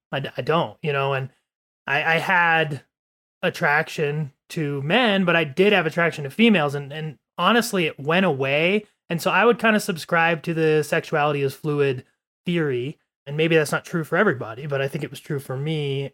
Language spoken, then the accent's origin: English; Indio, California, United States; born there; I was born in California in a place called Indio.